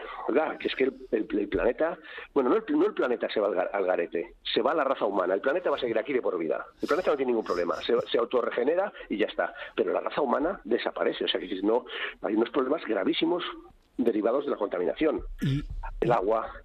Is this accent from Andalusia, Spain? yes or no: no; El Villar de Arnedo, La Rioja, Spain; nosotros instalamos la planta solar en mi pueblo, donde estoy ahora, en el Villar de Arnedo.